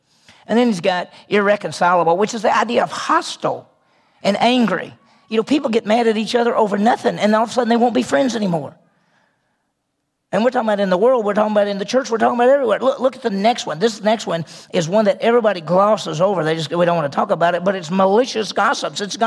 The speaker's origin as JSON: {"language": "English", "region": "Mississippi", "country": "United States", "tie": "born or raised there", "also_born_or_lived": "Texas", "moved": "yes", "lives_now": "Oklahoma, United States", "said": "I grew up in Mississippi, so that's the South. And then I lived in Texas, and then I live here. And I've lived here for 30 years, and I love it."}